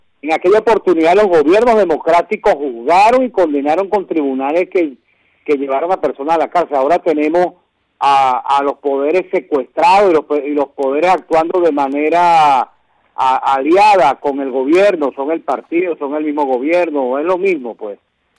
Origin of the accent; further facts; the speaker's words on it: Venezuela; como venezolanos nos emociona el heroísmo de nuestro pueblo